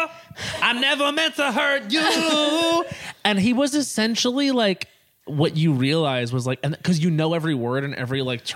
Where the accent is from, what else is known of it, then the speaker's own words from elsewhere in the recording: New York, United States; And they would, on FM radio when I was growing up on Long Island, faggot would fly around like it was nothing, like it wasn't a slur.